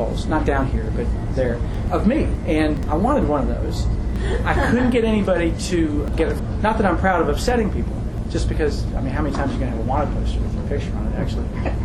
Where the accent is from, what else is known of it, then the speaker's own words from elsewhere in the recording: Flatwoods, Kentucky, United States; But I'm not one of these guys from Louisville that doesn't know where anything is. Remember, I'm from Flatwoods.